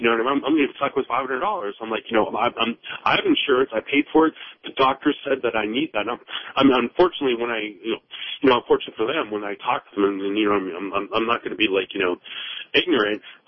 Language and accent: English; Windsor, Ontario, Canada; now in Virginia, United States; I'm actually from Windsor, Ontario. I live in Virginia right now. I'm moving to D.C. Tomorrow, actually. I'm moving in three blocks away from the White House.